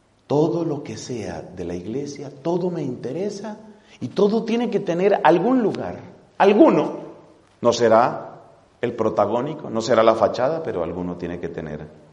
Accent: Colombia; decimos en Colombia, mezclilla, decís en España.

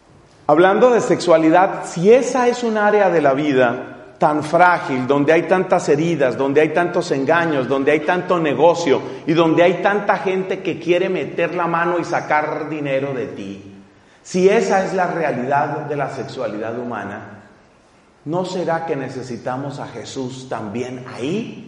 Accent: Colombia; con un grupo de parejas en mi país, en Colombia

